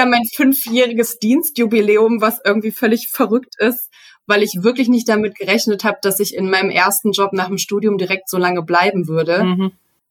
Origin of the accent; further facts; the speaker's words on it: Mönchengladbach, North Rhine-Westphalia, Germany; also born or lived in Leipzig; ich komme ja aus Mönchengladbach eigentlich und hatte in der Zeit in Leipzig, obwohl ich die Stadt sehr, sehr gerne mag und mich wohlgefühlt habe